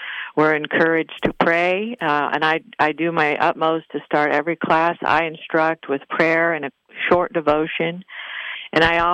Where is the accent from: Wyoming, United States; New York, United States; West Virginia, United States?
Wyoming, United States; I grew up out in Wyoming. So I'm a Westerner, not a Yankee, and sometimes you got to clarify that for folks.